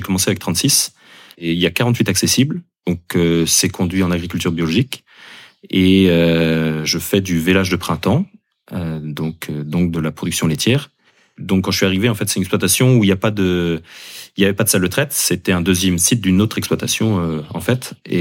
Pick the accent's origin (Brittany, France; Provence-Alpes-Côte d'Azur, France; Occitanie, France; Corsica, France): Brittany, France; Gourin; je suis originaire de Gourin, j'ai 30 ans. J'ai fait mes études à Gourin jusqu'à la seconde.